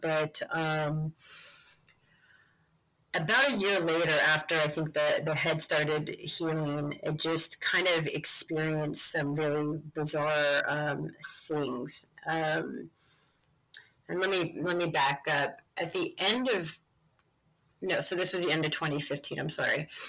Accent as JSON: {"language": "English", "town": "Miami", "region": "Arizona", "country": "United States", "tie": "born there", "said": "so I was born in Miami, Arizona, which was, if you're familiar with Travis Walton, it was an hour away from where all his experiences happened"}